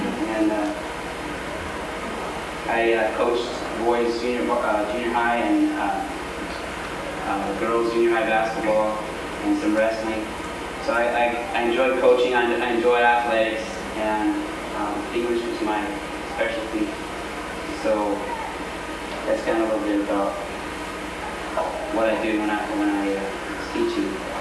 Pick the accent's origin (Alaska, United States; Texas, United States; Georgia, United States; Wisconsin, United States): Wisconsin, United States; Portage; born there; also born or lived in Arkansas / Montana; I was born in Portage, Wisconsin, February 28, 1960. And I was one of four kids. I was the youngest.